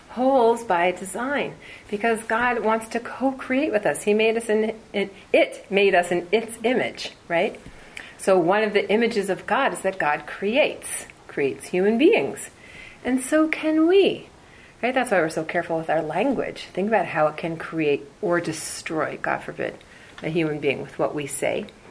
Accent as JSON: {"language": "English", "town": "Madison", "region": "Wisconsin", "country": "United States", "tie": "born or raised there", "said": "I'm a Wisconsin girl. Mm-hmm. I was born in Madison, Wisconsin, right? It's a cheese state."}